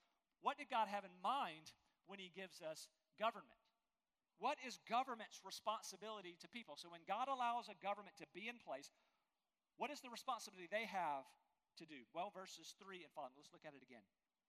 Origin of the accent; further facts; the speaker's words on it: North Carolina, United States; mayors of towns I've known about because I grew up in Eastern North Carolina.